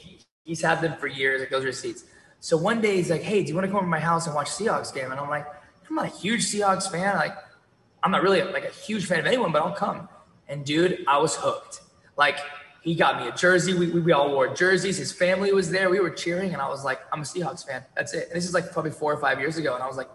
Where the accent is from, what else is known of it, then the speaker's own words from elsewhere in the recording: Florida, United States; And I'm from Florida.